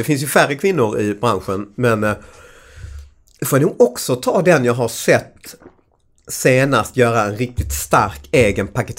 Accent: India; Jag fick förklara att jag är indier, så jag älskar elefanten.

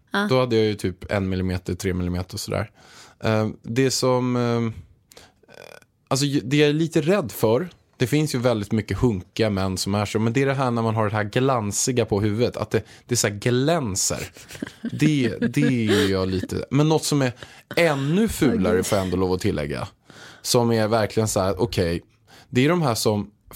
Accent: Småland, Sweden; jag kommer egentligen från Småland.

